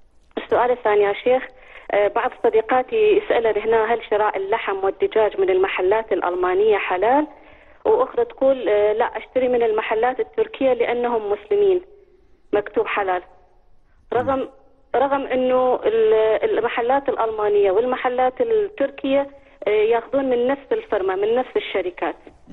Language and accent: Arabic; Iraq; بسبب الظروف الحاليه اللي يمر بها بلدنا العراق ما يستطيع يرجع